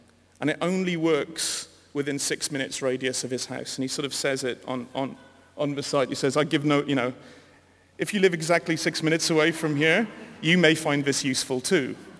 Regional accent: Wales, United Kingdom; I'm a Welshman

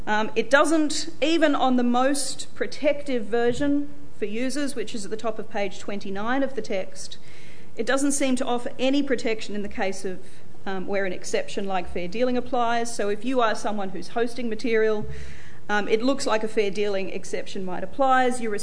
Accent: Australia; Now, as an Australian, I can be terribly relaxed about this

